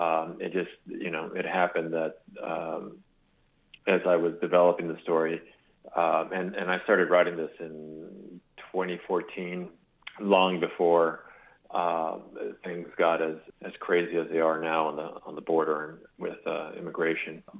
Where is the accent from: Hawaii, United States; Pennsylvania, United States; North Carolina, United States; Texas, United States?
Texas, United States; Brownsville; yes, I grew up in Brownsville, and yes, I go back quite frequently